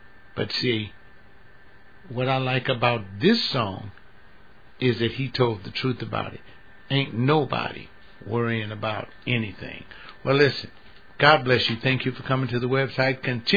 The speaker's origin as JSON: {"language": "English", "country": "United States", "said": "I'm an American. So since I'm an American, I'm a fleshly person."}